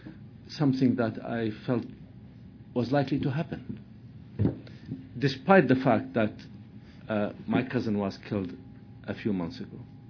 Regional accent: Haditha, Al Anbar, Iraq; also born or lived in Baghdad; Now, I am from Haditha, as it happens. My father was born in Haditha. Although I myself was born in Baghdad, I used to spend my summer holidays in Haditha with my extended family.

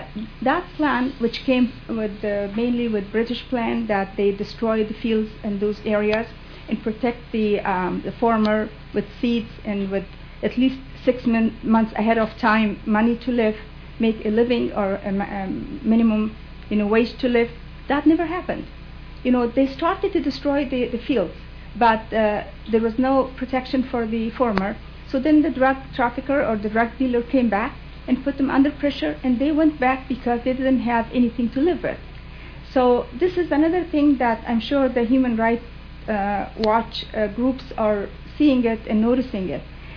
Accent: Kandahar, Afghanistan; I'm from Kandahar.

